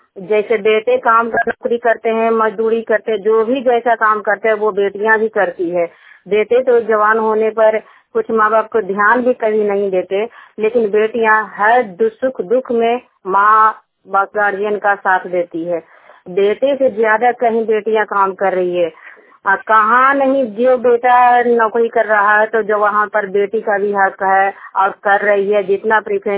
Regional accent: Harnaut, Bihar, India; और मैं जनता की हूँ, हरनौत ब्लॉक और जिला नालंदा का निवासी हूँ।

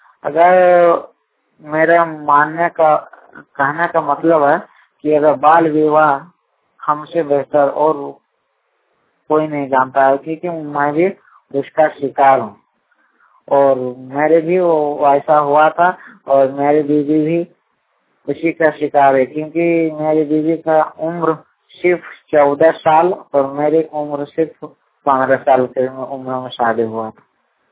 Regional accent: Bajiyari, Jharkhand, India; ग्राम बजियारी, post टांगटोना, थाना कसमा, जिला बोकारो का निवासी हूँ।

